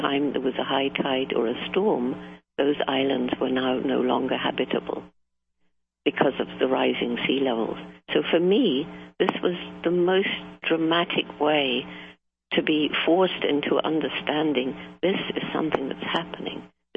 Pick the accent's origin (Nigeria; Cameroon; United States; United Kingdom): United Kingdom; but also the UK, I'm British, and we see completely different temperatures than I knew as a child.